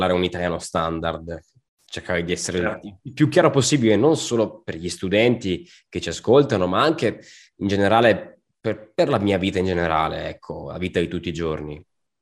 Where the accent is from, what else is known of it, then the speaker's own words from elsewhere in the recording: Caltanissetta, Sicily, Italy; now in Verona, Italy; Io di Caltanissetta, però io sono nato in Sicilia, vivo qui da 15 anni, vicino Verona, e per questo motivo, ho anch'io un accento un po' indecifrabile come te.